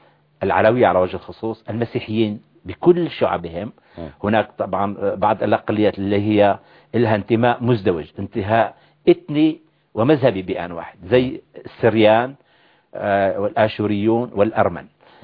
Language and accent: Arabic; Syria; moved away as an adult; now in Europe; وأنا أتذكر طفولتي في سوريا ومرحلة الدراسة الثانوية، أنا لم أعيش في سوريا بالواقع بعد دراسة ثانوية لأني عشت كل حياتي في أوروبا بالتحصيل العلمي وبالعمل، ولأني على الأقل ممنوع، لا أستطيع الدخول إلى سوريا منذ 42 عام